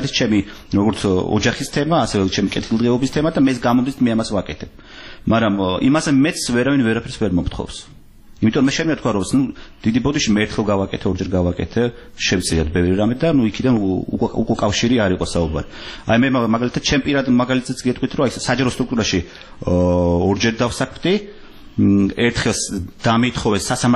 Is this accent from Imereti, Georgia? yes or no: no; Tbilisi, Georgia; born or raised there